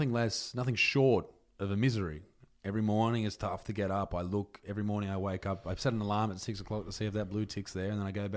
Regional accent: Newcastle, North East England, United Kingdom; I am from Newcastle.

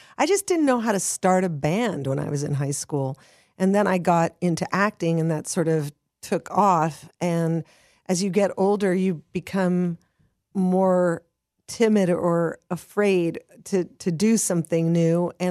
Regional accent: Hollywood, California, United States; And when I was growing up, I grew up in Hollywood, California.

